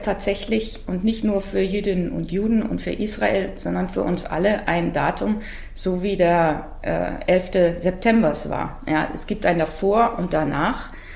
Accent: Bavaria, Germany; Ich bin im Bayerischen Wald aufgewachsen, da gab es weit und breit keine jüdische Gemeinde.

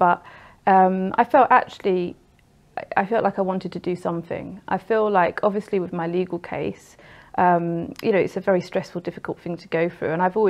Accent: Catford, London, United Kingdom; also born or lived in New Cross / Bromley; So I've grown up always in kind of South London area. So I think I was born in New Cross, and I've always lived sort of in sort of Catford, Lewisham area. I lived in Bromley, and now I live in Alpington. It's just slightly outside of in Bromley area. But all my family have lived in London.

